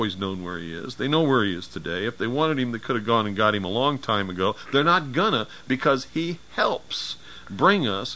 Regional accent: United States; As an American patriot, I would never pick any of those targets, even if the United States government had declared war on us and we were really at war.

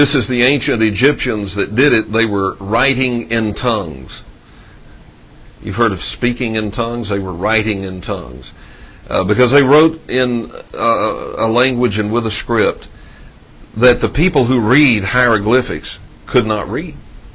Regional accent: Dallas, Texas, United States; I grew up in South Dallas, all right? So I know about it.

